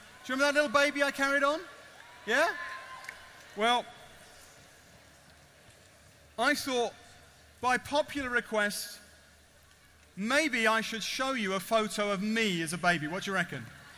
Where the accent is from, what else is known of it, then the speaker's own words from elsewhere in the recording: Wimbledon, London, United Kingdom; I don't know how to hang tough. I'm from Wimbledon.